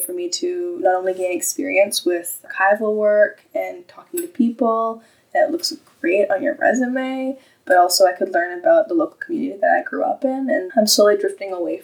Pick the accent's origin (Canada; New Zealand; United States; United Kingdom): Canada; Cortes Island, British Columbia; also born or lived in Alberta; I grew up on Cortez. I did do 2 years in Alberta.